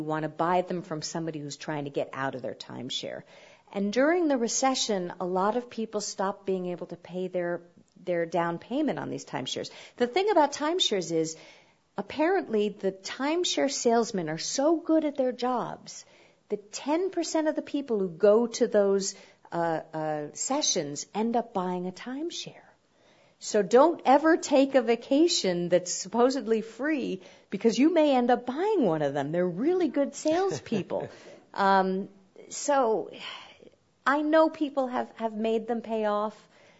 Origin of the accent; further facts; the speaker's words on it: New York City, New York, United States; I wrote the Easy Guide to New York City. So I had a fun time re-exploring my hometown